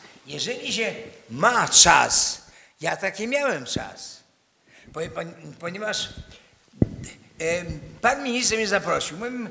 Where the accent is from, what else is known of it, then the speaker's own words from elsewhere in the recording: Grodno, Grodno Region, Belarus; moved away; ja pochodzę z bardzo biednej rodziny, z Grodna. Przeszedłem granicę, kiedy w tym czasie zakładano granicę.